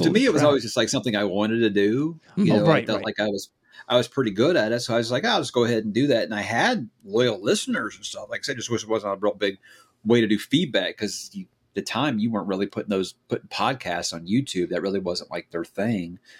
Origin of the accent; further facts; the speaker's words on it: Atlanta, Georgia, United States; I grew up in Atlanta, so I hate New Orleans.